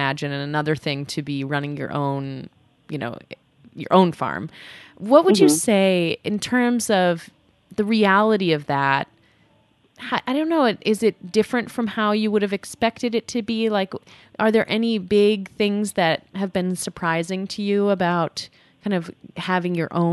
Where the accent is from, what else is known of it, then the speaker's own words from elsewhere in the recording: New York, United States; as a New Yorker, it's like, it's so fun to like have, to be hearing, you know, just about your experience in a farming community